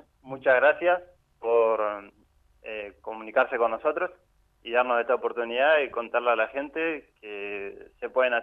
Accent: Santa Rosa, La Pampa, Argentina; Yo soy de Santa Rosa, La Pampa

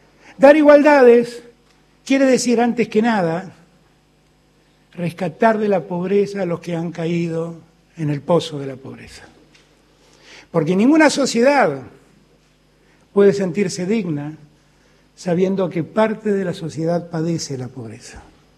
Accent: Argentina; Yo quiero mucho a mi continente. Soy un argentino, pero que ama América Latina.

